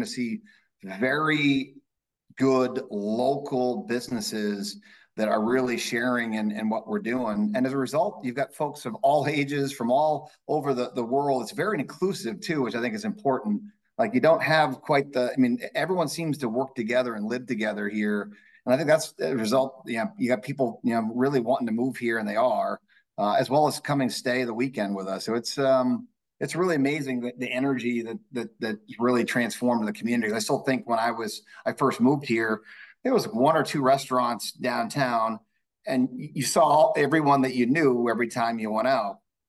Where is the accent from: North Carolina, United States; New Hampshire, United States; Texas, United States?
New Hampshire, United States; now in St. Petersburg, United States; So I moved from, Keith and I grew up in New Hampshire. So yeah, much different community than St. Petersburg.